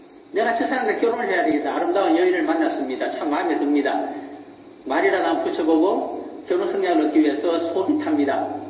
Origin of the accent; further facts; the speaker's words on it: Gyeongju, North Gyeongsang, South Korea; 저는 원래 경주에서 불성에서 태어났기 때문에 어릴 때 왕릉에도 올라가서 많이 놀았고 특히 경주에 있는 바늘섬 같은 데는 자주 갔습니다.